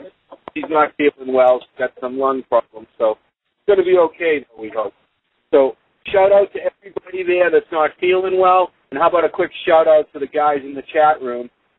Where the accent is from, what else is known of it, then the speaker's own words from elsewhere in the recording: Massachusetts, United States; And we got Rex all the way from Massachusetts, taking care of my home state.